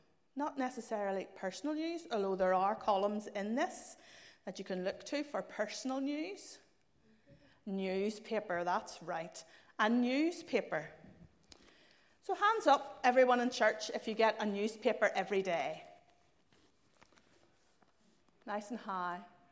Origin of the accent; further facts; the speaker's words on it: Belfast, Northern Ireland, United Kingdom; accent: Belfast; Born and bred in Belfast, couldn't understand the Belfast accent.